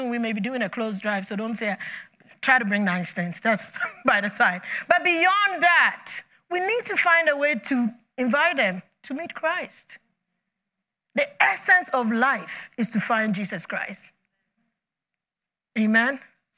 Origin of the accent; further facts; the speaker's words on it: Ghana; When I was growing up in Ghana